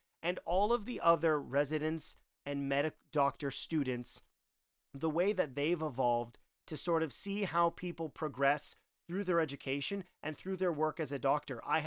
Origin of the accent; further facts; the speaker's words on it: Canada; being a Canadian, watching something taking place in the United States